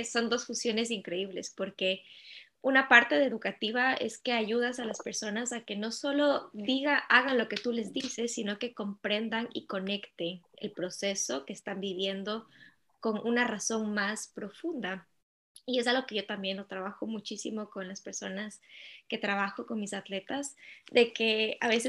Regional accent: Ecuador; nosotros somos de Ecuador

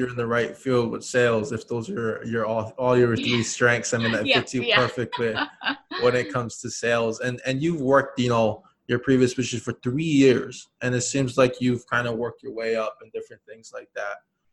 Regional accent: Hawaii, United States; You know, for me, I grew up in Hawaii, and we did have minor league.

